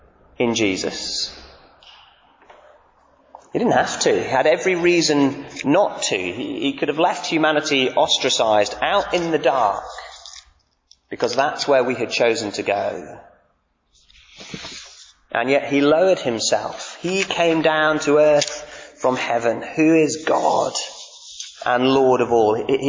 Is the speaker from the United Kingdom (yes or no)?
yes; Manchester, North West England, United Kingdom; Now, I'm from Manchester, we'd never heard of bivouacking.